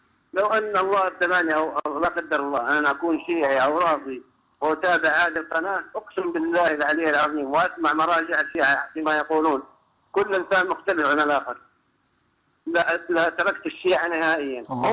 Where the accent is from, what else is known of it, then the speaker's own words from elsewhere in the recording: Jeddah, Makkah Province, Saudi Arabia; نعم أنا من جدة الله يسلمك.